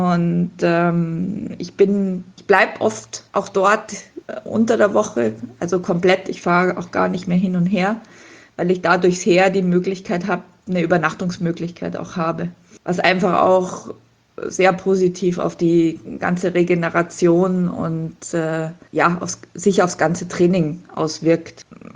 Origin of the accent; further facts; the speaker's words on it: Munich, Bavaria, Germany; Und ich bin ja in München geboren und aufgewachsen